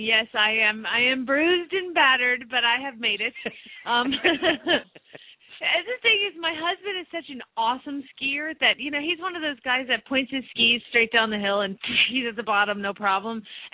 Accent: Phoenix, Arizona, United States; from Phoenix, Arizona

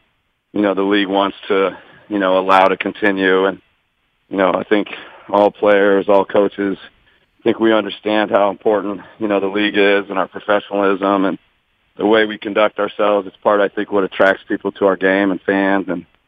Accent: Arizona, United States; So growing up in Arizona, I'm a big Wildcat fan.

